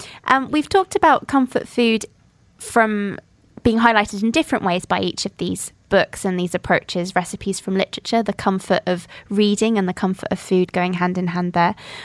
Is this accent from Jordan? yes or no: yes; Jordan; Because I have strong memories of eating those when I grew up in Jordan, because I've lived most of my life in this part of the world.